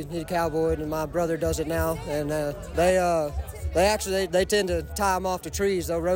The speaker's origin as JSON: {"language": "English", "town": "Arcadia", "region": "Florida", "country": "United States", "said": "I'm from originally Arcadia, Florida, Southwest Florida."}